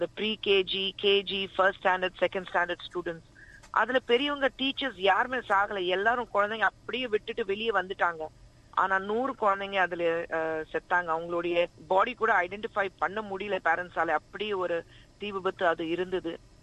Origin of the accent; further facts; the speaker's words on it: Mumbai, Maharashtra, India; நான் பிறந்து வளர்ந்தது மும்பையில.